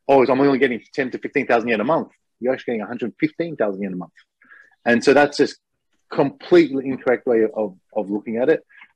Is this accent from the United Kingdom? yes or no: no; Australia; Like, cool, I'm Australian